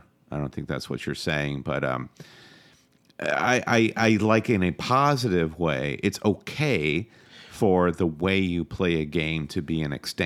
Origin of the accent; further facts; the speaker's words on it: United States; we are based in New York City. Proudly so. We're American carpetbaggers, but we do love this game.